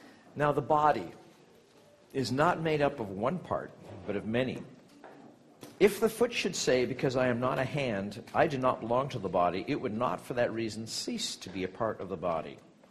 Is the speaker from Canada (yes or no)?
yes; Canada; But I'm a Canadian.